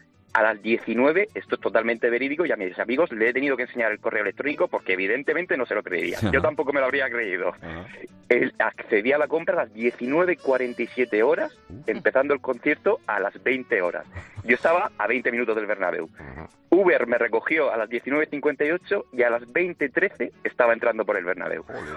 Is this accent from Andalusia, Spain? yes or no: no; Murcia, Region of Murcia, Spain; yo me encontraba por circunstancias en Madrid, yo soy de Murcia